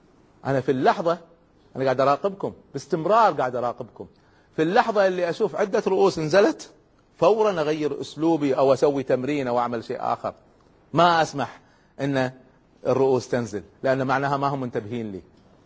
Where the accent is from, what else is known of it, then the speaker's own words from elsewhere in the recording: Kuwait; فمرة أقيمت دورة في القراءة التصويرية عندنا في الكويت